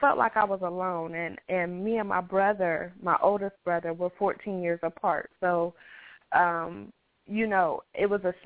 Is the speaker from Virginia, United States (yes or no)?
no; Ohio, United States; because I'm from Ohio as well.